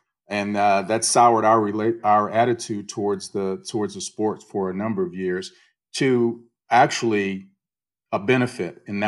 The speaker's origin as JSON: {"language": "English", "town": "Indianapolis", "region": "Indiana", "country": "United States", "tie": "born or raised there", "said": "I can go all the way back to my teen years, growing up in Indianapolis and in the shadow of the 500, actually living not that far, close enough where I could actually hear their engines roar."}